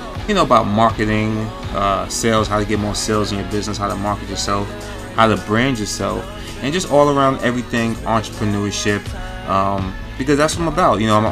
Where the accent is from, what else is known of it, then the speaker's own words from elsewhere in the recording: New York, United States; I'm from New York.